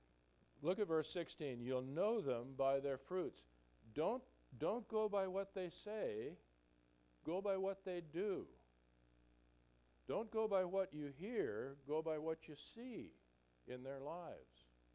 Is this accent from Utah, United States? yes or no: no; South St. Paul, Minnesota, United States; born there; I was born in South St. Paul, Minnesota. In 1944, the world was at war.